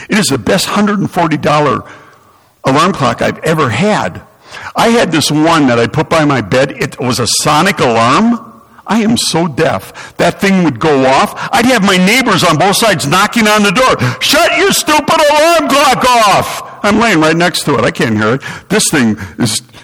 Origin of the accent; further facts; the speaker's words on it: Milwaukee, Wisconsin, United States; I grew up in Milwaukee, Wisconsin. I'm not really smart or anything.